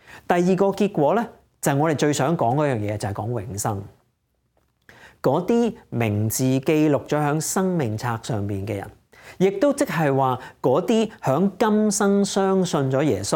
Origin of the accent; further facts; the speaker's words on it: China; 系咪即系我哋中国人所讲打入十八层地狱啊？